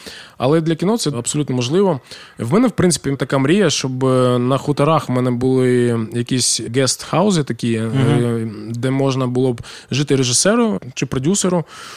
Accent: Dnipro, Dnipropetrovsk Oblast, Ukraine; я теж зі Сходу. Я не так далеко зі Сходу, я з Дніпра

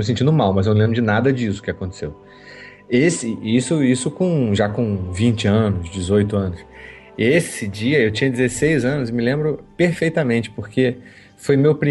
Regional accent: Petrópolis, Rio de Janeiro, Brazil; o cinema onde eu cresci vendo as coisas lá em Petrópolis, o Cine Petrópolis

